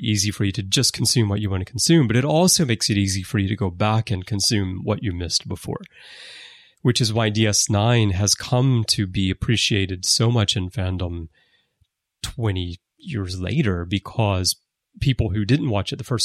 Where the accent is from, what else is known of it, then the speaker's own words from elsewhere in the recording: Alabama, United States; You know, I'm from Alabama, and we had a real problem in the 90s trying to watch Star Trek, where Atlanta Braves baseball games would preempt episodes.